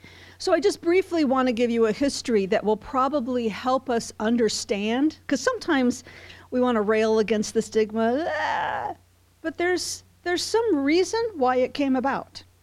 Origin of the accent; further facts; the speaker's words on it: Iowa, United States; But I grew up in Iowa, had a great experience in my family. I come from a large family.